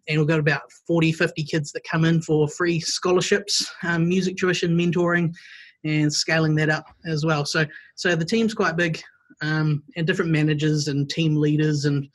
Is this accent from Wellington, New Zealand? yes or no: yes; Wellington, New Zealand; I am from Wellington, the capital of New Zealand, or New Zealand, as people like to tell us. That's how we sound.